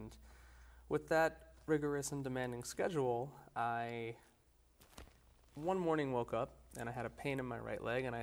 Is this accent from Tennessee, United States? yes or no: no; Old Bridge, New Jersey, United States; I grew up in New Jersey, right here, not far away in Old Bridge.